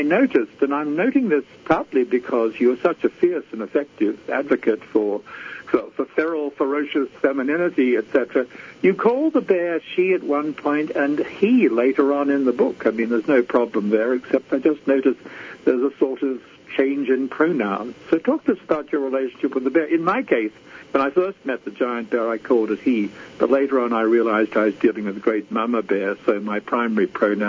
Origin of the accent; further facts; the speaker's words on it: Australia; now in North America; I'm Australian. We don't have native bears in Australia, but when I started living in North America